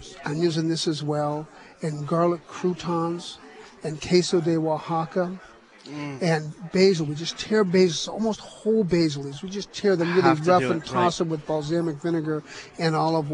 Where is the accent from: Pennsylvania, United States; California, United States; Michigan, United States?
California, United States; I'm from California. I've been cooking in California and Colorado and New Mexico